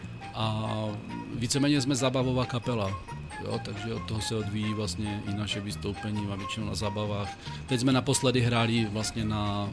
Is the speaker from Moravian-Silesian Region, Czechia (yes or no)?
yes; Ostrava, Moravian-Silesian Region, Czechia; protože jsem z Poruby, takže mám 10 minut do práce.